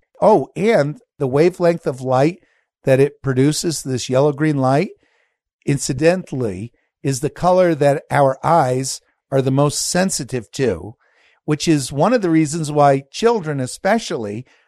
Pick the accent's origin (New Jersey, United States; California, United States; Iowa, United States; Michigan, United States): New Jersey, United States; in New Jersey, northern New Jersey.